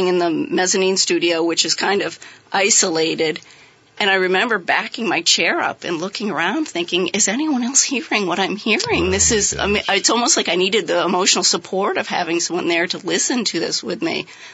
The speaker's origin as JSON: {"language": "English", "town": "Waterbury", "region": "Vermont", "country": "United States", "tie": "born or raised there", "said": "And I grew up here in Waterbury, so I'd heard about the flood of 27 my whole life."}